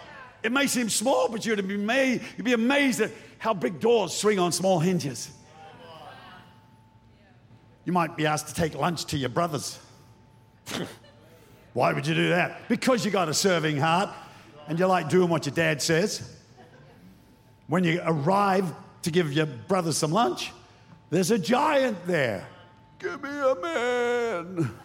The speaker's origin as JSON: {"language": "English", "country": "New Zealand", "said": "Dear old New Zealand, I'm a New Zealander. I'm a Kiwi by birth."}